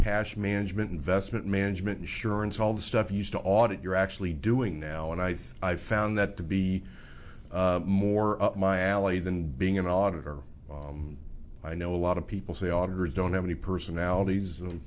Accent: Alexandria, Virginia, United States; I grew up in Alexandria, Virginia, where I live now.

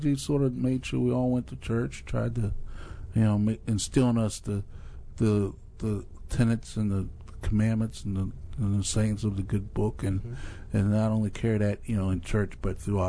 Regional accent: Lynchburg, Virginia, United States; You know, where I grew up in Lynchburg, Virginia, it was big enough to where you had all the modern conveniences and technology

